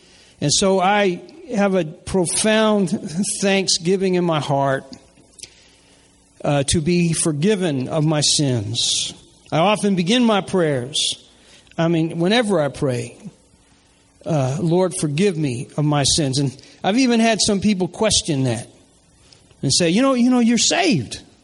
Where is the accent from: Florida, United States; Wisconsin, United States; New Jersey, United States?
New Jersey, United States; Newark; also born or lived in Memphis, Tennessee; I was born in Memphis, Tennessee. Father and mother broke up. And my father put my mother and us kids on the train to Newark, New Jersey.